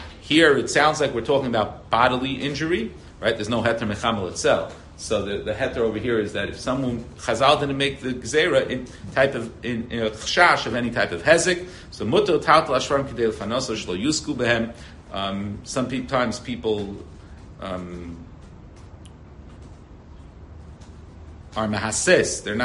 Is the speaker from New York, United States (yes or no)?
yes; Brooklyn, New York, United States; I grew up in New York and Brooklyn before.